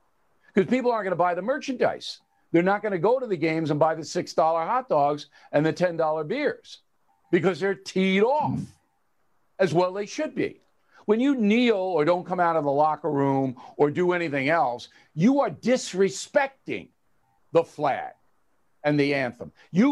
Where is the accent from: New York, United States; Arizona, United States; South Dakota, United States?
New York, United States; I'm not loyal to New York in the sense that I'm a New Yorker, but my loyalty is to the United States of America.